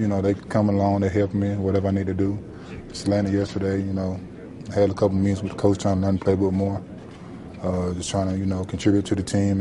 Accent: Jacksonville, Florida, United States; Yeah, I'm from Jacksonville.

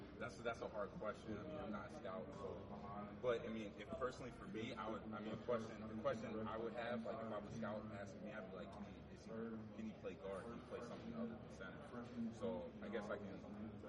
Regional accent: Warren, Ohio, United States; So, so I'm from Warren, Ohio.

